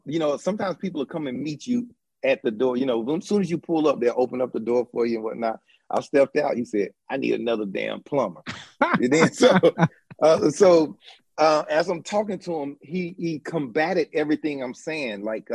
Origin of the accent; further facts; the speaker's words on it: Asheville, North Carolina, United States; I'm born and raised in Asheville, and I've been exposed to racism.